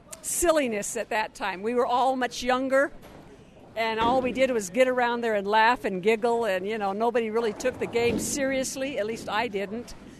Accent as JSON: {"language": "English", "town": "Isleta", "region": "New Mexico", "country": "United States", "said": "I'm from Isleta, and I just got through participating in the state senior Olympics."}